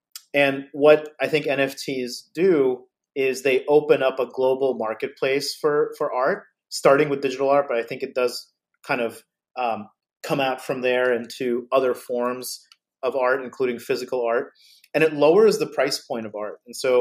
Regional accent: New Jersey, United States; she comes from New Jersey. I grew up in New Jersey as well.

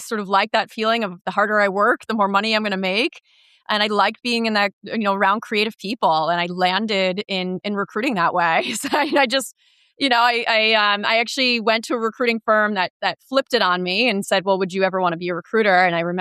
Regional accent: New York, United States; I grew up in the New York area. You're very influenced by fashion by growing up in that area.

